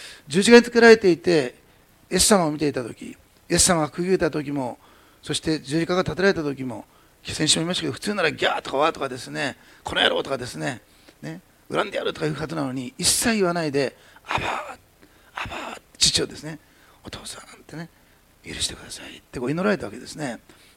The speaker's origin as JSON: {"language": "Japanese", "region": "Osaka", "country": "Japan", "tie": "born there", "said": "大阪生まれですから、大阪は本音の建前が少なくとも私の時代はすごくある場所だったんですね。"}